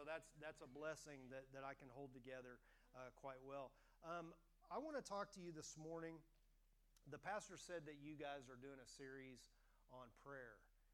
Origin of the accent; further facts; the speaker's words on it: Oklahoma, United States; also born or lived in Kansas; Deb and I, we're originally from Oklahoma via Kansas. We lived in Oklahoma for 25 years